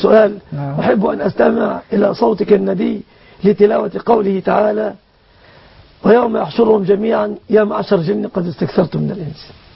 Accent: Egypt; عندنا في مصر

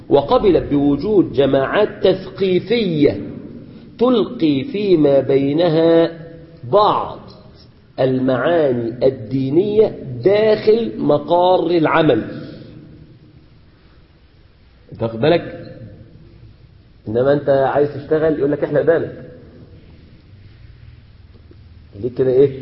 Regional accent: Egypt; عندنا في مصر العمل عبادة

